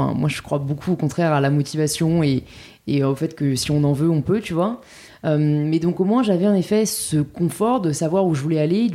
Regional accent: Paris, Île-de-France, France; Alors, j'ai grandi à Paris. Je suis parisienne, born and raised.

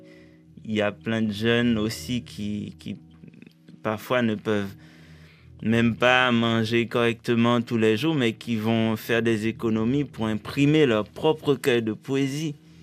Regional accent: Haiti; Mais je suis haïtien aussi.

